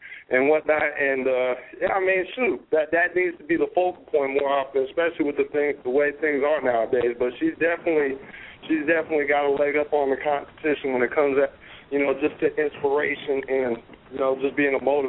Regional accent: California, United States; I am from California, so I'm putting a little spin on the Dallas scene.

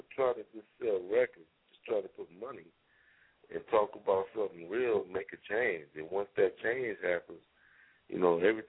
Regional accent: Inglewood, California, United States; now in Texas, United States; I'm in Texas right now, but I'm from Cali, man. I'm from Inglewood.

